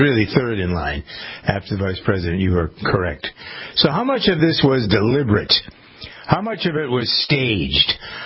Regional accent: Framingham, Massachusetts, United States; There's 5,000-6,000 of them live here in Framingham, my hometown.

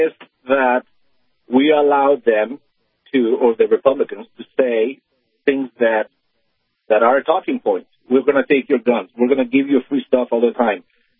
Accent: Colombia; I'm from Colombia.

